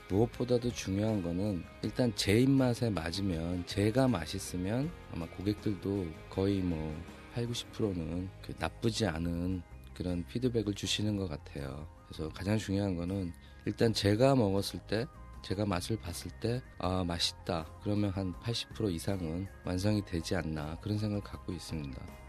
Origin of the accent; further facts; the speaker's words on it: South Korea; 아무래도 제가 그 한국 사람이다 보니까 여기 계신 분들보다는 현지인들보다는 뭐 영어라든가 어떤 커뮤니케이션적인 그런 거에서 조금은 부족하지만